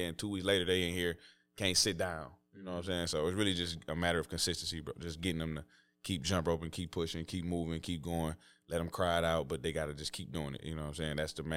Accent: Detroit, Michigan, United States; So it's like, I'm from Detroit, and that's not enough.

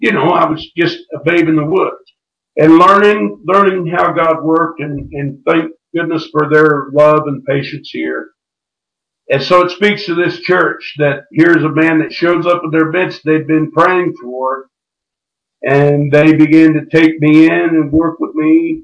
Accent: Missouri, United States; I'm from Missouri, and Jesse James and I had a lot in common.

